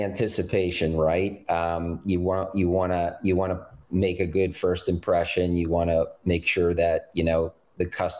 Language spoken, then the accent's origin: English; Delaware, United States; I am from Delaware. I am the oldest, and I have a younger sister, 2 years younger.